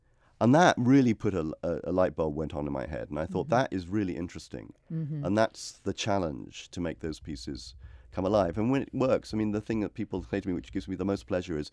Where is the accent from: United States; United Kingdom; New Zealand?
United Kingdom; Liverpool, North West England; Well, I grew up in Liverpool, so it's hard not to be.